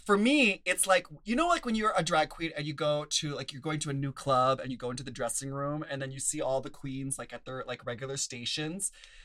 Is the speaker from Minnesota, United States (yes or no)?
yes; Minnesota, United States; I'm from Minnesota. Okay. And we have Minnesota nice, but we all know that that does not mean that you're actually nice.